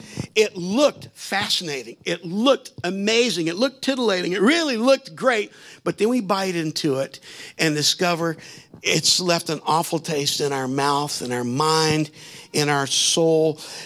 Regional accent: Charlotte, North Carolina, United States; I remember when I was a little boy, I grew up in Charlotte, North Carolina.

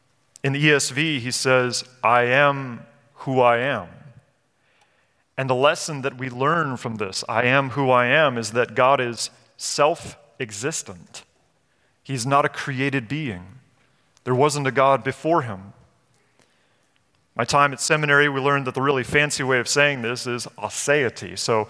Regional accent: Kentucky, United States; I come from Kentucky. In Kentucky, we have Mammoth Cave.

